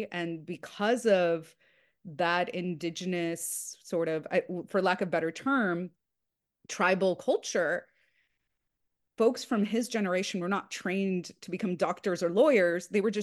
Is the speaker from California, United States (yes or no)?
yes; California, United States; And I grew up in Southern California I look back at the yearbook and we weren't white dominant